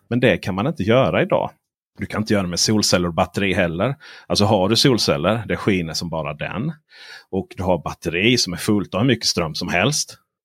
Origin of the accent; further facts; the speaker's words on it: Blekinge, Sweden; Jag är uppvuxen i Blekinges skogar.